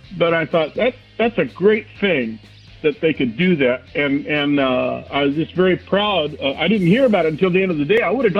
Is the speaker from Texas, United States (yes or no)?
yes; San Antonio, Texas, United States; This is right here in my hometown of San Antonio, a Ukrainian bakery